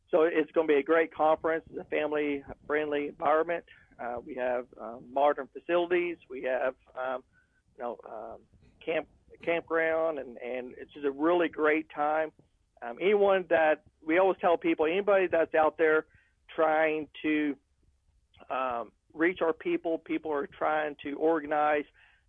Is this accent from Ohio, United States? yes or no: no; Harrison, Arkansas, United States; I'm from Harrison, Arkansas. I am an attorney here.